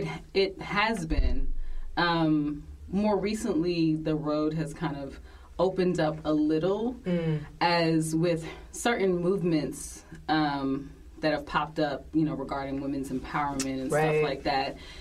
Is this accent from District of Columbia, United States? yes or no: yes; Washington, District of Columbia, United States; now in Atlanta, United States; that's right, I'm from Washington, D.C.